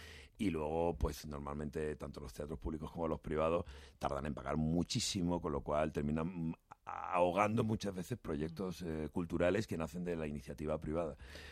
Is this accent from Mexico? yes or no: no; Jaén, Andalusia, Spain; moved away as an adult; now in Madrid, Spain; con mi compañía en Jaén, de donde soy originario, y aquí en Madrid 17 años, y precisamente mañana, hace 17 años que aparecí aquí